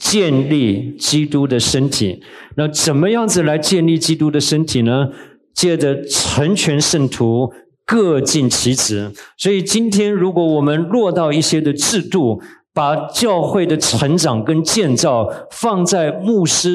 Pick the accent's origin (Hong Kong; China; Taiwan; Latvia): Taiwan; 我们在台湾长大的，从小台湾的少棒队就是好几次拿了世界冠军